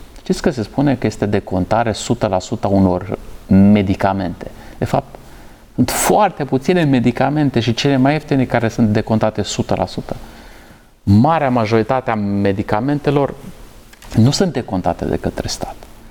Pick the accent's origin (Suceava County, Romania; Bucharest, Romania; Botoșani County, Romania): Suceava County, Romania; Suceava; o doamnă cu care am copilărit în Suceava